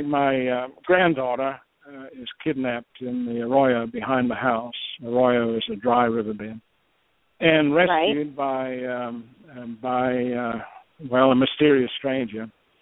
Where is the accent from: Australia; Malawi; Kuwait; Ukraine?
Australia; now in United States; I'm from Australia originally. A woman brought me to America, and I've lived here for over 30 years, actually, a long, long time. I was raised in a small country town in Australia.